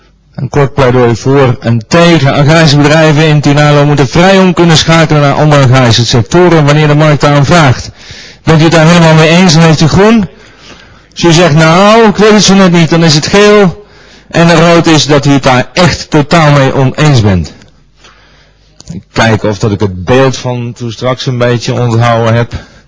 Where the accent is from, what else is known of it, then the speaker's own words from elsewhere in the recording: North Brabant, Netherlands; Ja, als Brabander kan ik u wel zeggen dat intensieve vleesvarkenshouderij anders ruikt dan melkveehouderij.